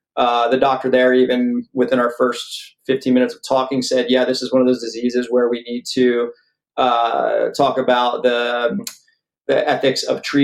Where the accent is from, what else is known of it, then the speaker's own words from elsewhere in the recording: Manasquan, New Jersey, United States; also born or lived in Hawaii; I'm actually back in my hometown after 22 plus years. I purchased a home in Manasquan, New Jersey, and I'm back here now, pretty much settled with my family for my son's healthcare